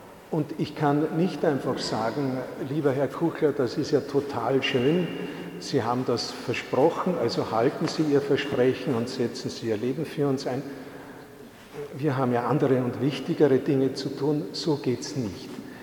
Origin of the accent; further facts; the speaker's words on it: Salzburg, Austria; Ich bin ja in Salzburg aufgewachsen und bin deswegen gewohnt, mit Touristen zu leben.